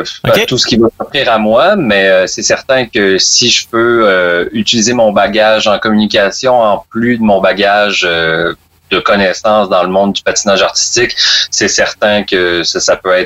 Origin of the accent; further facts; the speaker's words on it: Quebec, Canada; moved away; je suis parti du Bas-Saint-Laurent